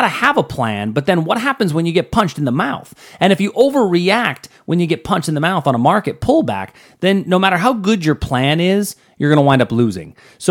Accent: Pittsburgh, Pennsylvania, United States; I grew up in Pittsburgh, right?

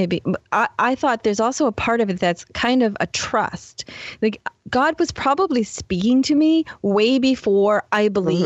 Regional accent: Massachusetts, United States; accent: Boston; Goodness gracious, I love my Boston accent.

